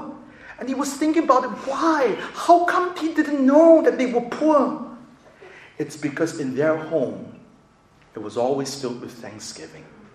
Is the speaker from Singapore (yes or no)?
yes; Singapore; I grew up in Singapore. In Singapore, we have to learn two languages, English and another language of your choice. Being ethnically Chinese, I studied Chinese.